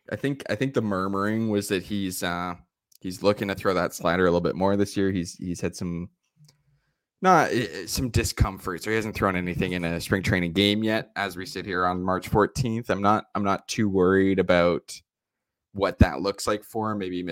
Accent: Canada; as a Canadian, you get these Canadian guys in baseball

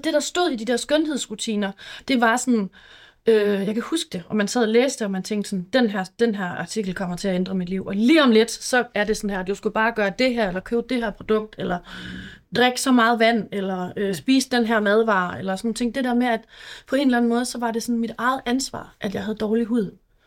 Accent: Aalborg, North Denmark Region, Denmark; jeg er fra Aalborg, jeg sad op i Aalborg

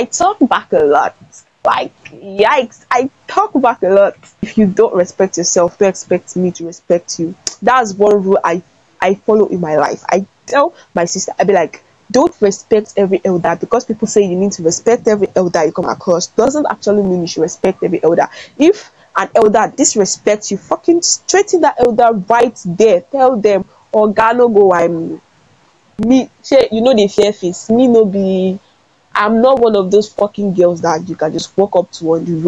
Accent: Nigeria; Like now, as a Nigerian, what is going to label me as bad as a student?

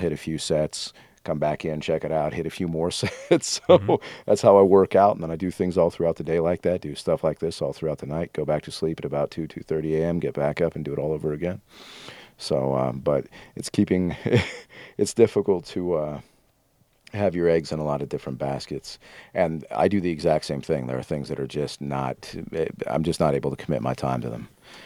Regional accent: Rocky Mountains, United States; moved away as an adult; also born or lived in Denver; When I grew up in the Rockies, I did grow up in the mountains a lot, but I worked in Denver constantly.

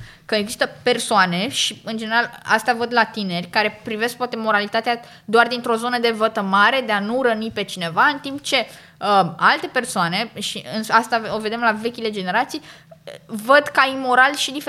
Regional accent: Constanța, Constanța County, Romania; eu sunt din Constanța, dar să-i duc la mare la bunici

